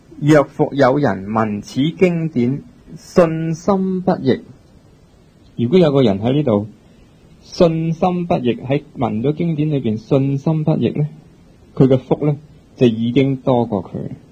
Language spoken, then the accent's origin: Cantonese; Guangdong, China; 我哋广东人就用广东话諗嘢